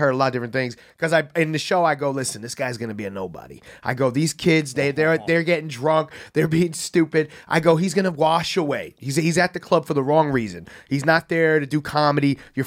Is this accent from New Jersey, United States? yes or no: no; Bronx, New York, United States; But you must not be from the Bronx like I'm from the Bronx because we don't say people's names.